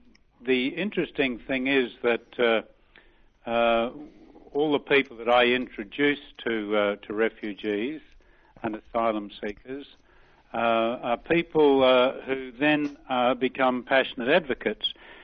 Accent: Australia; it makes me feel enormously proud as an Australian to have that image. And, you know, my father came from another country to this country.

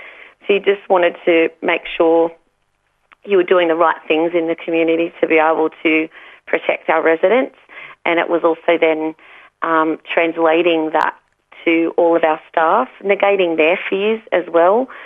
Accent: Australia; each and every one of us as Australian citizens had

